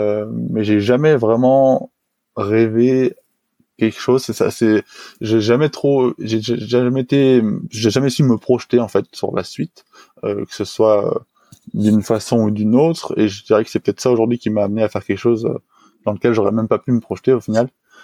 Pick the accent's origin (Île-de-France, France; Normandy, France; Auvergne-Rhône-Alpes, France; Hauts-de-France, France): Auvergne-Rhône-Alpes, France; Le Reposoir; Donc moi, j'ai grandi dans un petit village de montagne qui s'appelle Le Reposoir. Qui est niché dans une vallée à 1000 mètres d'altitude.